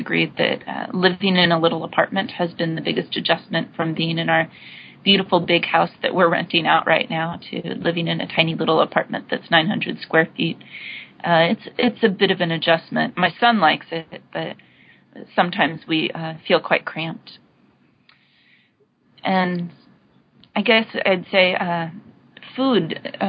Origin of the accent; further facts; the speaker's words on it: Alaska, United States; also born or lived in Oregon; now in Hong Kong; Well, I grew up in Alaska, and then I moved to Oregon